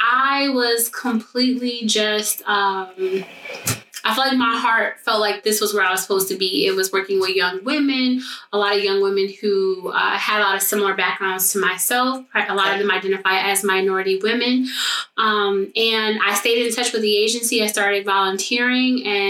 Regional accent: Detroit, Michigan, United States; So I am originally from Detroit. I went to Cass Tech and I absolutely loved my high school.

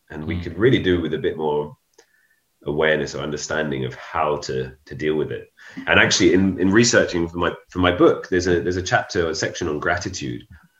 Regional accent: London, United Kingdom; the London Games, my hometown. I'm from London.

